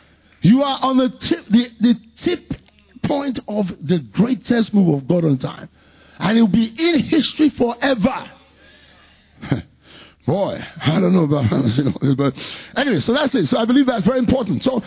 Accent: Ibadan, Oyo, Nigeria; And it is beginning in this Obodo Ibadan, my hometown.

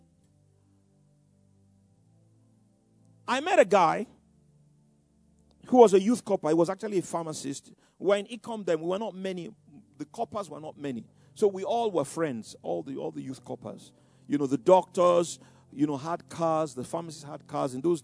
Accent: Ikoyi, Lagos, Nigeria; I grew up in Ikoyi, you know.

